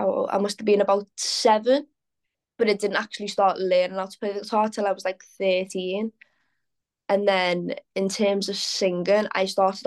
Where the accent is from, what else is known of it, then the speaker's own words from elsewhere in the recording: Liverpool, North West England, United Kingdom; born and bred in Liverpool. I've never lived anywhere else. Obviously, it is a very musical city, so you do grow up around that kind of culture.